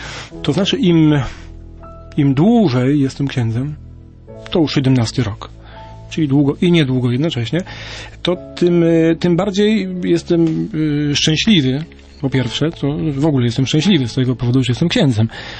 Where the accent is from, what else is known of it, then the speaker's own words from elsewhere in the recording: southern Poland, Poland; born there; chociaż urodziłem się na południu Polski